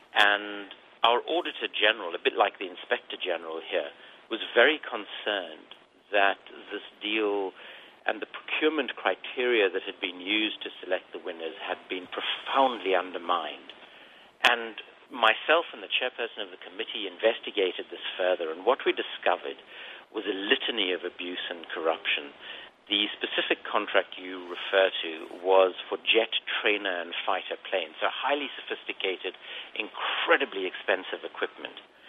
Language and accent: English; South Africa; I grew up in South Africa, and I joined the African National Congress, the party of Nelson Mandela, in my late teens when it was still a banned organization during the apartheid years in South Africa.